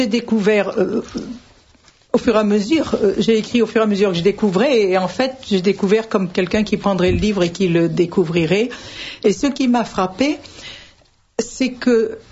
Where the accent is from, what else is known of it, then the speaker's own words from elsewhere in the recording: Bordeaux, Nouvelle-Aquitaine, France; Je viens de Bordeaux